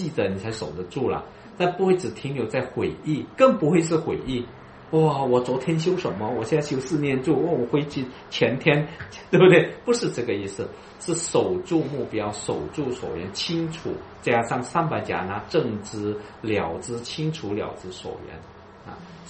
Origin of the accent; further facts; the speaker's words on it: China; 谁叫我们是中国人呢？